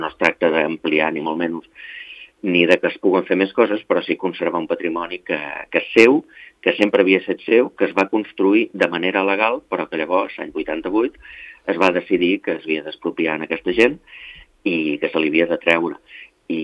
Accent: Formentera, Balearic Islands, Spain; per la gent que venim de Formentera

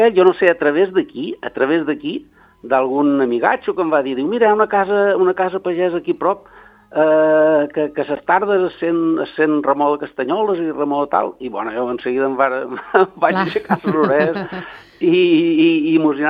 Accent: Ibiza, Balearic Islands, Spain; born there; contràriament a el que pensa molta gent, que jo som de Santa Eulària, de Sant Miquel, tal, jo som nascut a Sa Penya, som penyero.

